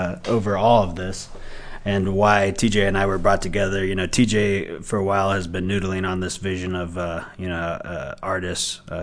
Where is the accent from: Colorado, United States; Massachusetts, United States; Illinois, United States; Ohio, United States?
Colorado, United States; Fort Collins; the Music District out of my hometown of Fort Collins.